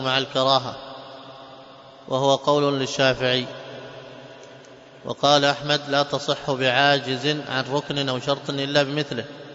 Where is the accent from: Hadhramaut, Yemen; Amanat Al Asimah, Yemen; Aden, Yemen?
Hadhramaut, Yemen; accent: Hadhrami; مثلا عندنا في لهجتنا هذه حضرمية وشحرية